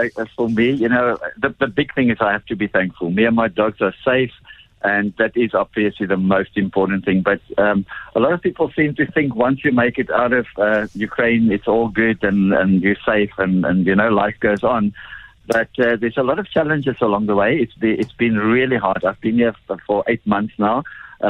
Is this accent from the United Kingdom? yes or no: no; South Africa; I'm always South African